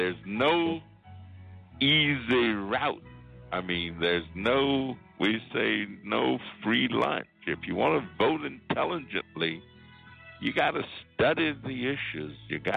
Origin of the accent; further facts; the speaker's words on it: Illinois, United States; Now, in my hometown, the hottest race going on right now is the race for state's attorney for Cook County.